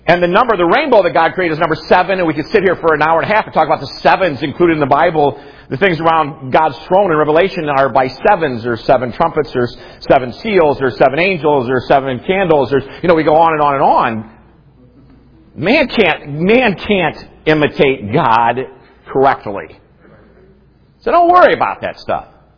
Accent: United States; I'm an American second. Understand that I'm a Christian first.

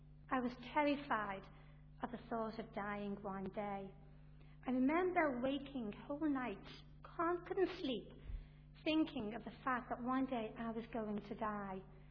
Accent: Liverpool, North West England, United Kingdom; now in Coleraine, United Kingdom; I'm not from around these parts, even though I'm living in the Sharking at the moment. I'm originally from Liverpool, over in England, and I grew up there. I was the youngest of four girls.

